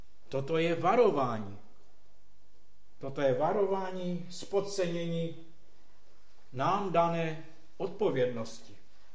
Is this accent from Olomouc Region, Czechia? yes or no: yes; Lipník nad Bečvou, Olomouc Region, Czechia; že jsem Čech a že můj domov je tam někde Morávák třeba, že jsem a že můj domov je v Lipníku.